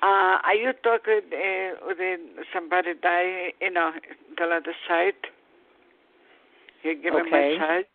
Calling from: New York, United States; call it from New York. How are you?

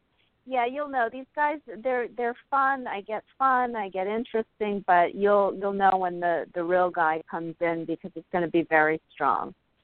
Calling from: Philadelphia, Pennsylvania, United States; From Philadelphia.

